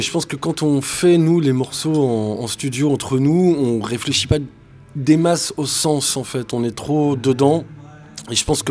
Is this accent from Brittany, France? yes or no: yes; Brest, Brittany, France; Puis c'est tous des potes, on est tous de Brest.